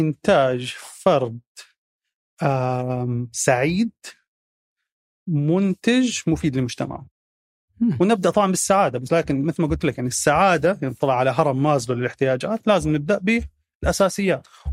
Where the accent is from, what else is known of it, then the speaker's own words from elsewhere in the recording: Palestine; also born or lived in United Arab Emirates; now in United States; أنا صدمتي الثقافية ممكن كانت أكثر لما انتقلت من فلسطين للإمارات من لما انتقلت من الإمارات لأمريكا. لأنه يعني أنا لما كنا عايشين في فلسطين انتفاضة وحرب